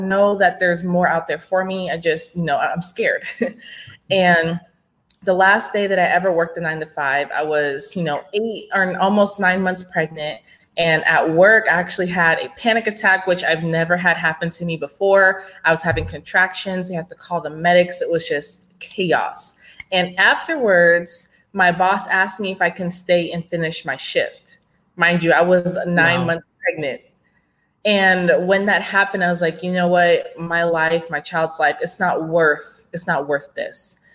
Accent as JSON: {"language": "English", "town": "Gilbert", "region": "Arizona", "country": "United States", "tie": "born or raised there", "lives_now": "Dallas, United States", "said": "I'm actually from Arizona. I grew up in Gilbert, Arizona. It's a very kind of like a smaller town outside of Phoenix."}